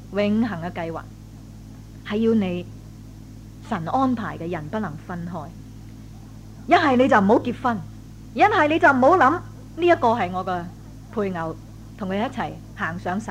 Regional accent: Hong Kong; 我哋香港人大把咁嘅机会

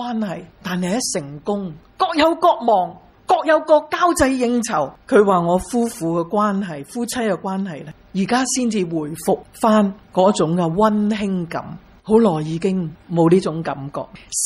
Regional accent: Hong Kong; 系我哋香港人发明嘅

